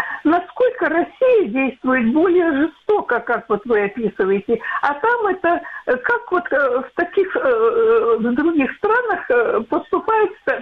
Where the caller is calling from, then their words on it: Dnipro, Dnipropetrovsk Oblast, Ukraine; Здравствуйте, это Днепр